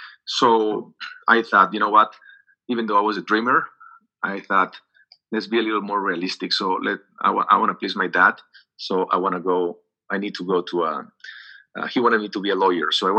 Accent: Xicoténcatl, Tamaulipas, Mexico; Then I went back to Xicoténcatl. I was raised in Xicoténcatl.

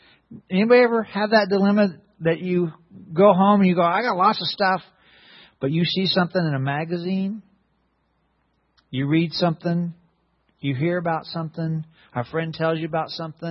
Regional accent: United States; I'm older, too. and I'm an American

